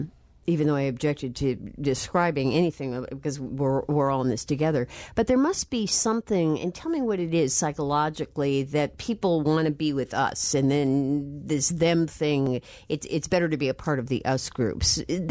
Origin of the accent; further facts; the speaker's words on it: United States; you know, we're Americans. You're an American. I'm an American. We're all Americans.